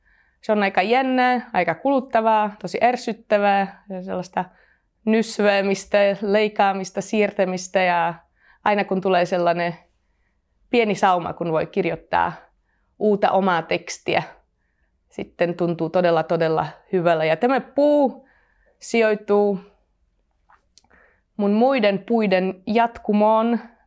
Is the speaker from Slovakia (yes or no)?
yes; Slovakia; Finnish is a second language; now in Finland; Olen alun perin Slovakiasta ja edelleenkin julkaisen myös slovakiksi, mutta pääosin suomeksi.